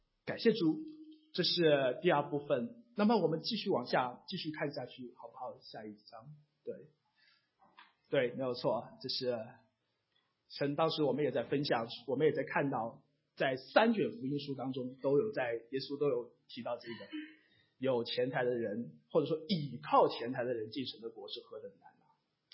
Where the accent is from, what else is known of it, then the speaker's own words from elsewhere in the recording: China; 我曾经成长在一个中国大陆的知识分子家庭